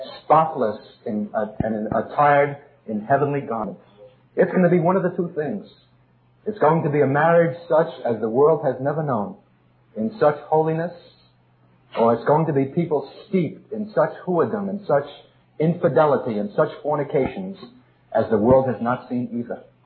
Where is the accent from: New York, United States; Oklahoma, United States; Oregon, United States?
New York, United States; Brooklyn; When I was a kid growing up in Brooklyn, full of anguish and bewilderment